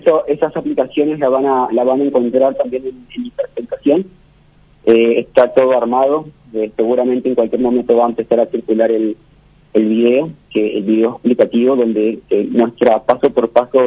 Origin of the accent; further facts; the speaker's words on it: Argentina; now in Paraguay; Mi familia decidió volver a Paraguay en el 91, en diciembre del 91. Vinimos todos para acá.